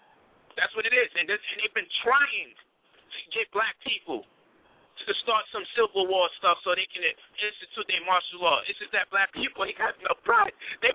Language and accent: English; Brownsville, United States; and still be in the hood and tell you I'm from Brownsville.